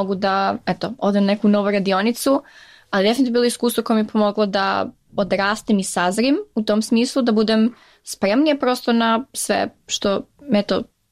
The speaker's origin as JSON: {"language": "Serbian", "town": "Niš", "region": "Southern and Eastern Serbia", "country": "Serbia", "lives_now": "United States", "said": "imam akcenat kad pričam srpski, što sam iz Niš, što ako mi je bilo toliko lepo tamo, treba tamo da se odselim"}